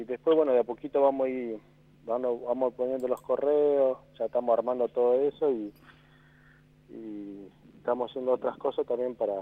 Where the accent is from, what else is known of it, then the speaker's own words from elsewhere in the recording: Carmen de Patagones, Buenos Aires Province, Argentina; Somos todos acá de Patagones y hemos trabajado acá.